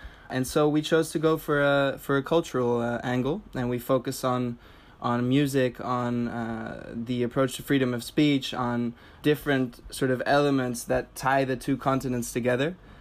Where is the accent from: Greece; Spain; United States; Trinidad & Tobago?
Spain; Canary Islands; I am half Dutch, half Russian. I grew up in Spain, in the Canary Islands in Tenerife, where there's actually a lot of British tourists.